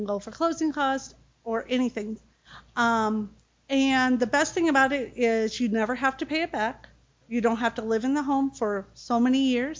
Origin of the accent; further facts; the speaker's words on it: Iowa, United States; moved away as an adult; also born or lived in Minneapolis; now in Las Vegas, United States; I grew up in Iowa, and then I moved to Minneapolis, a suburb, and I raised my three kids